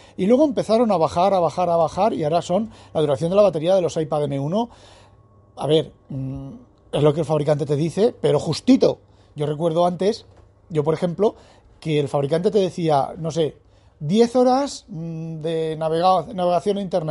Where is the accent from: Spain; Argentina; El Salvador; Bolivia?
Spain; Soy español